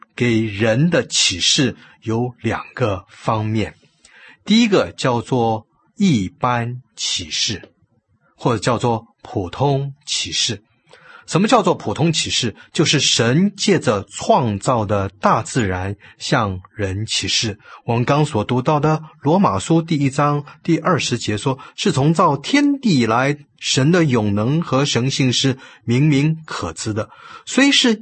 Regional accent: China; 所以从国内来的我们中国人，有些很多朋友呢，常常会问这样子一个问题

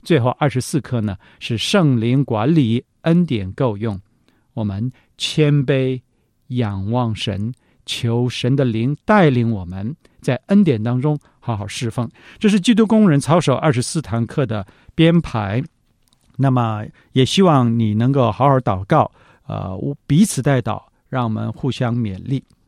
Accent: China; 圣经里面犹太人的观点的用词，我们中国人不应该这样用。

